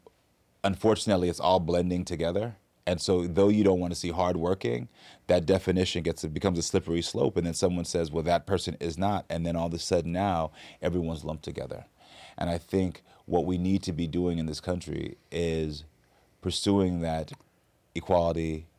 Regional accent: Houston, Texas, United States; I'm from Houston.

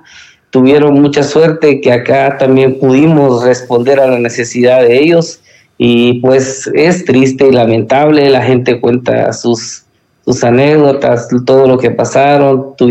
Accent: Agua Dulce, Huehuetenango, Guatemala; Yo soy originario de Agua Dulce, Cuilco, Huehuetenango. Toda mi vida sí he vivido acá.

